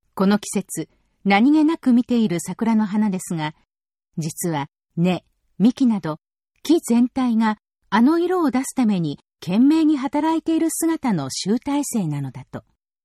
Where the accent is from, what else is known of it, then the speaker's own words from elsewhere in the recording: Toyama, Japan; 私の地元、富山でも4月の初めに桜が満開となり